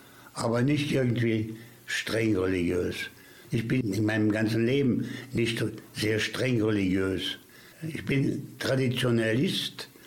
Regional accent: Paris, Île-de-France, France; German is a second language; moved away as an adult; now in Mülheim, Germany; ich bin Pariser in Mülheim.

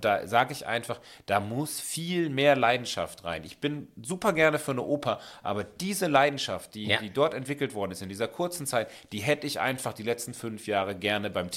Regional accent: Düsseldorf, North Rhine-Westphalia, Germany; ich bin in Oberbilk groß geworden, 2,5 Zimmerwohnungen, mit meinen Eltern, mein Spielplatz war der Volksgarten.

